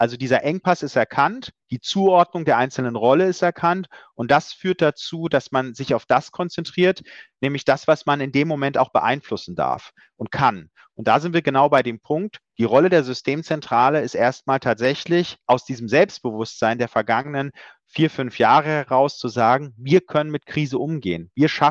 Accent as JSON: {"language": "German", "country": "Germany", "said": "Ich komme ja auch aus dem Südwesten, also aus dieser Ecke."}